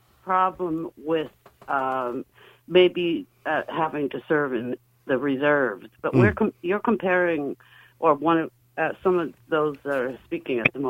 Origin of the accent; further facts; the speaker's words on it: United States; My opinion is rather colored by, I grew up in America and came of age during the Vietnam War.